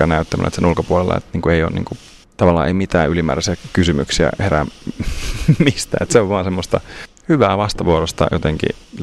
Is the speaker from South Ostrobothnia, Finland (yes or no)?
no; Lohja, Uusimaa, Finland; also born or lived in Sweden; now in Tampere, Finland; Ruotsissa synnyin ja Lohjalla vietin ehkä sitten lapsuuden ja nuoruuden, eli Lohjalta kaiketi olen, ja sitten teknisen korkeakoulun kautta päädyin tuonne Nätylle Tampereelle